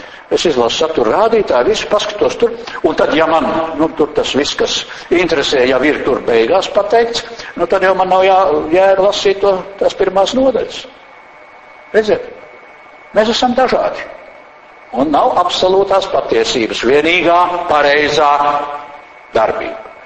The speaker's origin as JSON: {"language": "Latvian", "region": "Valka Municipality", "country": "Latvia", "tie": "born or raised there", "said": "tas ir manā dzimtajā pusē, tas ir ceļš netālu no Valkas braucot uz Smilteni"}